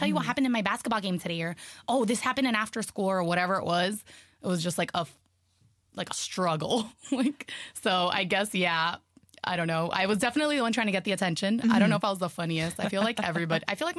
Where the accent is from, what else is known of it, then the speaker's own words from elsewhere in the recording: Miami, Florida, United States; first language Spanish; English is a second language; So my first language was Spanish. In Miami, like, if you don't know Spanish, it's like you'll go to a McDonald's and like you'll try to order